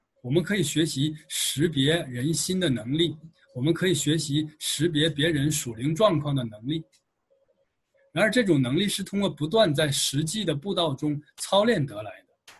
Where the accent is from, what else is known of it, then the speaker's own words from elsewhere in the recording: Shenyang, Liaoning, China; 说我是牧师，从沈阳来的。